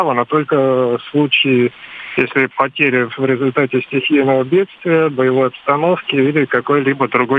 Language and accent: Russian; Volzhsky, Volgograd Oblast, Russia; Я из Волжска, Волгоградской области.